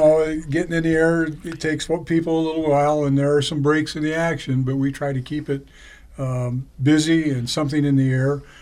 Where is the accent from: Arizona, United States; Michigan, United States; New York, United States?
Michigan, United States; Adrian; also born or lived in Wichita; And I'm originally from Adrian, but we had moved out there.